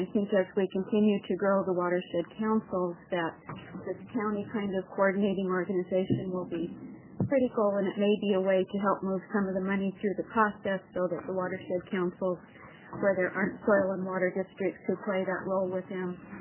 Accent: Oregon, United States; from Oregon.

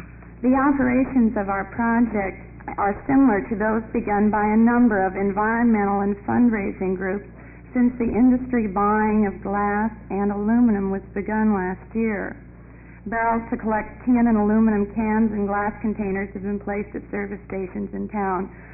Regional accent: Salem, Oregon, United States; Mr. Chairman … from Salem.

